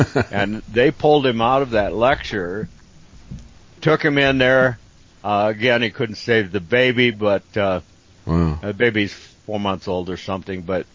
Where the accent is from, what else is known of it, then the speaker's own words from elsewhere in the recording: Minnesota, United States; I'm from Minnesota.